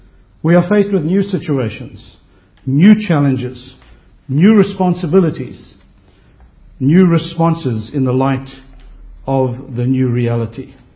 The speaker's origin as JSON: {"language": "English", "country": "South Africa", "tie": "born or raised there", "said": "I grew up in South Africa in the 70s. I became a Christian"}